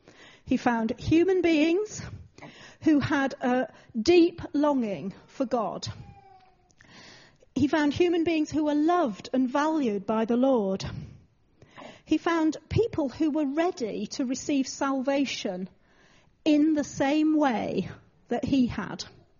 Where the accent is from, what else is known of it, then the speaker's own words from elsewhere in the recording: Yorkshire and the Humber, United Kingdom; When I was brought up in Yorkshire, and we had a saying in Yorkshire